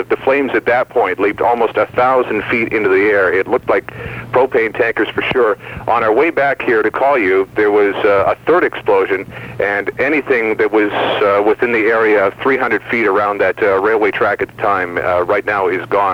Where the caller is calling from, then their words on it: Mississauga, Ontario, Canada; Oh, Steve, I'm calling from Mississauga.